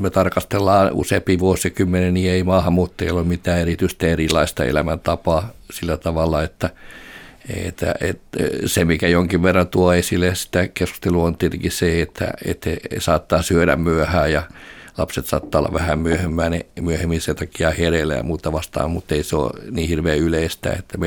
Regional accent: Helsinki, Uusimaa, Finland; Ne äänet, mitkä tuli suurperheestä ja rappukäytävässä, niin kuin meillä Roihuvuodessa oli yli 20kin lasta, mutta ei kukaan sitä hirveästi välittänyt sitä melusta silloin.

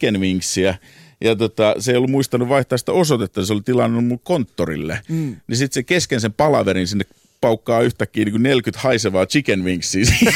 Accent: Helsinki, Uusimaa, Finland; now in New York, United States; Mä asun Manhattanilla. Mä alun perin kotoisin Helsingin Takatöölöstä, niin mä asun tuolla Upper East Sidella, joka on vähän niin kuin tämmöinen New Yorkin Takatöölö.

